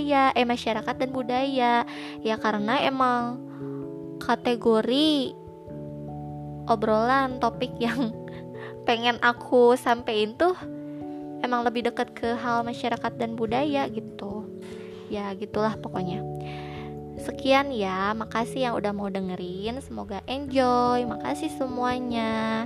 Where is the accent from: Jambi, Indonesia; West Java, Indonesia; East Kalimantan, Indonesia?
West Java, Indonesia; Garut; also born or lived in Bandung; Pokoknya seenaknya kalian aja. Nah, aku ini asalnya dari kota Garut. Aku lahir di Garut. Tapi aku lama hidup di Bandung gitu. Bandung Timur tepatnya.